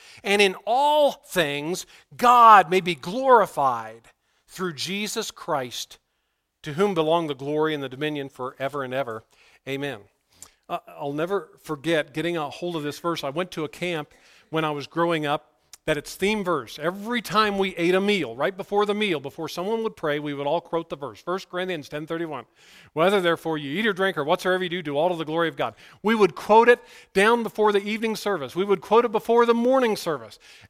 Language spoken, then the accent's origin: English; Ohio, United States; Where I grew up in Meigs County, Ohio